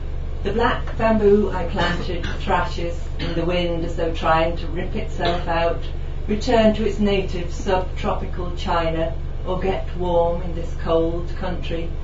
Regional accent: North West England, United Kingdom; now in Ireland; I was brought up in Cheshire, which is a very rural county. I'd always been there.

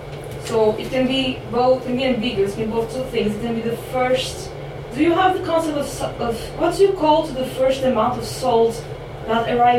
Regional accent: Portugal; I'm from Portugal, so I would say it in the beginning.

